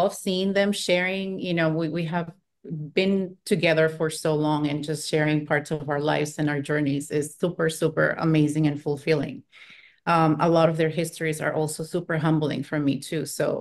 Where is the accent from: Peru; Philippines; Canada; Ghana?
Peru; Lima; now in United States; I was born and raised in Peru, in Lima, Peru, and moved to America with my family in the year 2000.